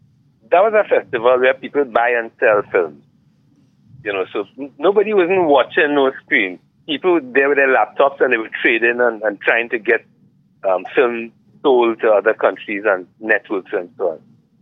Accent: Trinidad & Tobago; I mean, of course, being Trinidadian, I would like Trinidad to be the hub.

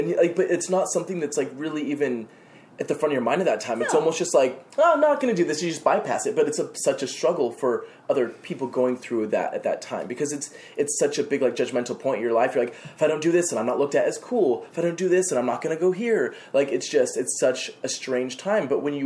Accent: Utah, United States; I mean, I grew up in Utah, which is very conservative in the first place

